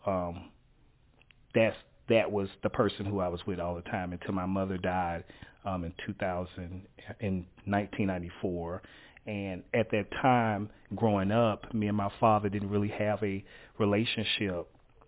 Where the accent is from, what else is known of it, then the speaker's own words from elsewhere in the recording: Winnsboro, South Carolina, United States; born there; I was born in Winnsboro, South Carolina. I'm the only child.